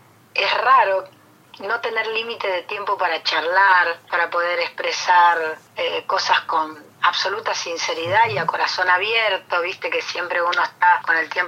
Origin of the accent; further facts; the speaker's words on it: Mendoza, Argentina; also born or lived in Quilmes; Me crié en Mendoza, me formé en Mendoza intelectualmente y tuve mis primeras experiencias afectivas y de relaciones humanas, todas en Mendoza.